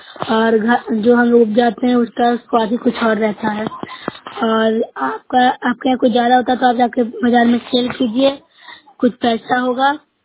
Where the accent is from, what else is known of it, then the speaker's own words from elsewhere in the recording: Bihar, India; मैं नुरसा ब्लॉक से हूँ, जिला नालंदा की निवासी हूँ।